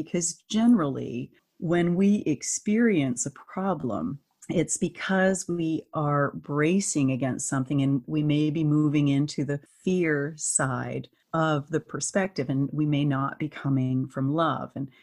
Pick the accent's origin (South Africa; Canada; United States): Canada; I'm Canadian